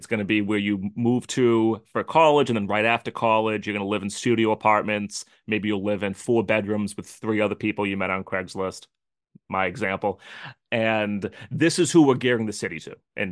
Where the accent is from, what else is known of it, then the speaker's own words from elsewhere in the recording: Haverhill, Massachusetts, United States; And I grew up in Haverhill, Massachusetts, had multiple different middle schools and things like